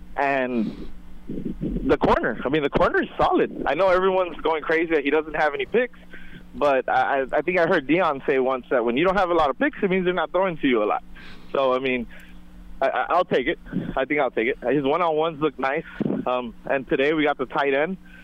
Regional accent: Texas, United States; as you guys heard, I'm from Texas, so I got nothing but Cowboy fans around me.

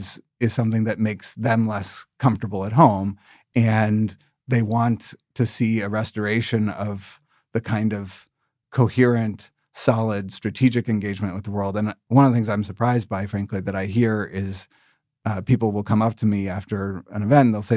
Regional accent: United States; as an American representing our country overseas, you feel both the tragedy of the loss of your fellow Americans

